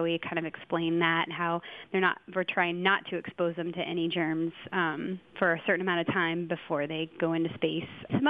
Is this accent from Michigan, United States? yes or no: no; Melbourne, Florida, United States; I'm from Melbourne